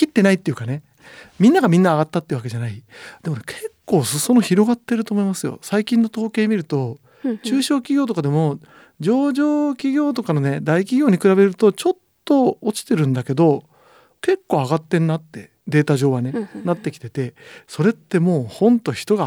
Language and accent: Japanese; Nagoya, Aichi, Japan; moved away as an adult; now in Tokyo, Japan; 名古屋の生まれなんですよね。で、大学まで名古屋だったので、就職で東京に出てきたんですけど